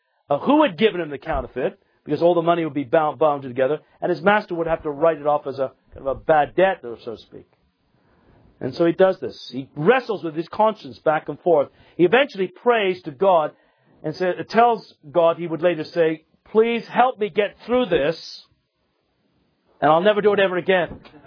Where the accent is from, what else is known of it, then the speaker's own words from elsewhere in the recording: England, United Kingdom; And even when I was growing up in England in the 50s and early 60s, it was still there.